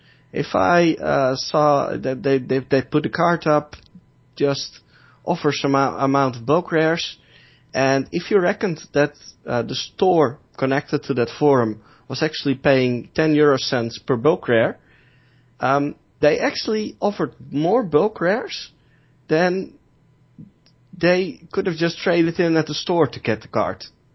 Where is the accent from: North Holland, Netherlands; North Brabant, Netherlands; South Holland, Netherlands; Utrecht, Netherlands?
North Holland, Netherlands; Amsterdam; I'm from Amsterdam, born, raised in a town right next to it, and now live there again.